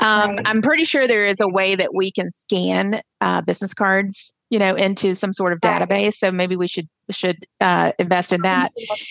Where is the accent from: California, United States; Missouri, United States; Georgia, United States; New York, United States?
Georgia, United States; I'm from Georgia. So you got to support the Georgia boy.